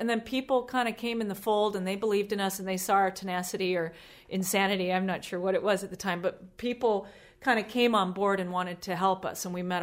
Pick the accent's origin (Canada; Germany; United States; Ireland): Canada; also born or lived in Edinburgh, United Kingdom; I moved to Europe from the States. I'm actually Canadian. And I moved to Europe, and I was singing in some French bands over there.